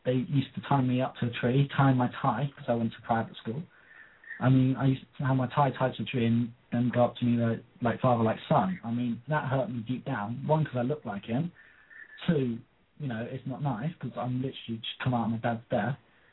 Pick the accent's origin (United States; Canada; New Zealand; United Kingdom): United Kingdom; England; I'm proud to be different. One, because I'm English.